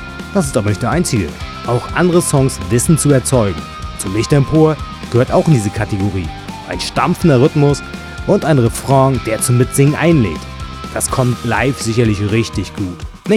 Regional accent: Northern Germany, Germany; ich als Norddeutscher sag mal yo

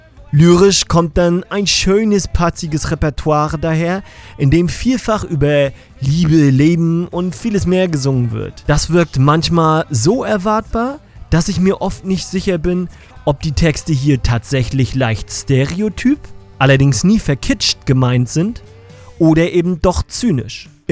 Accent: Mecklenburg-Vorpommern, Germany; mit der ich mich als Mecklenburger, den der Hipster-Hype der Hauptstadt auch hart nervt, super identifizieren kann

